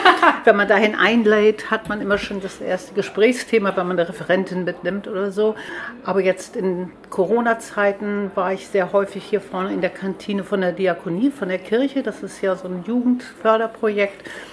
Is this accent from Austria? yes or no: no; Lüchow, Lower Saxony, Germany; Ich sage immer, ich bin in Lüchow aufgewachsen, Lüchow-Dannenberg.